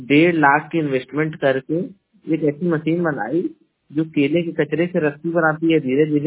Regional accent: Jaunpur, Uttar Pradesh, India; और मैं उत्तर प्रदेश के जौनपुर जिले का निवासी हूं

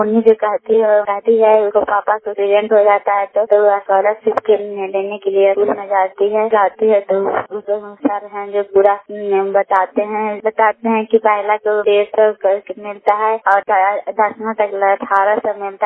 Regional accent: Kalyanpur, Bihar, India; घर कल्याणपुर वाली बेटी पंचायत पर खाने चांदी जिला नालंदा की निवासी हूँ।

